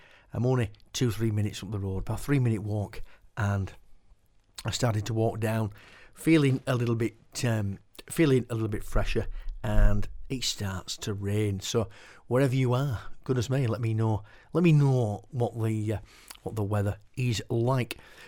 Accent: Keighley, Yorkshire and the Humber, United Kingdom; I grew up in Yorkshire. I still live in Yorkshire, West Yorkshire. Grew up in a place called Keighley and now live in Silsden, which is about 3-4 miles away.

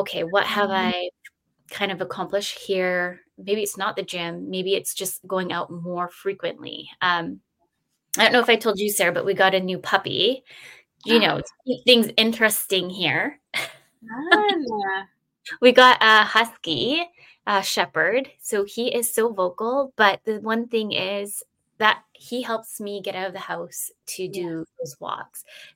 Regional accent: Victoria, British Columbia, Canada; I'm from Victoria, BC, and we have like this trail called the Goose Trail.

